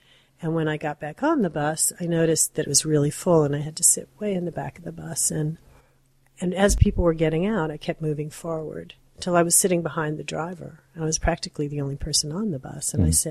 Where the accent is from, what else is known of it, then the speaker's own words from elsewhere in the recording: Alabama, United States; now in New York, United States; Well, I grew up in Alabama. When I came to New York, I needed to have a place that I felt was more quiet